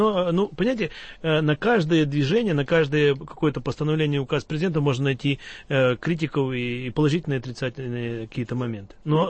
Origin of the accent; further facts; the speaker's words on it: Russia; Я в России тоже, Ефим, я россиянин.